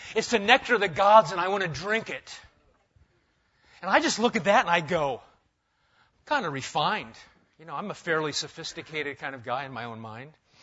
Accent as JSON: {"language": "English", "country": "United States", "said": "And I remember asking stupidly as an American"}